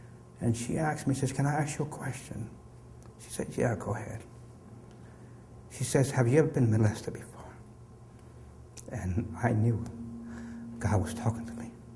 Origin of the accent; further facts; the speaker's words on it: Brooklyn, New York, United States; I'm originally from Brooklyn, New York. Raised by a single mom.